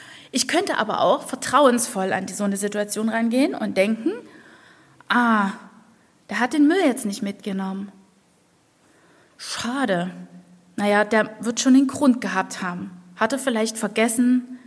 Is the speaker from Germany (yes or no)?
yes; Chemnitz, Saxony, Germany; ich bin ja hier aufgewachsen in Chemnitz